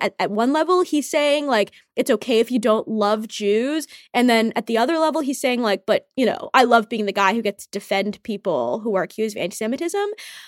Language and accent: English; Ethiopia; moved away; my family, we're Eritreans. We're growing up in Ethiopia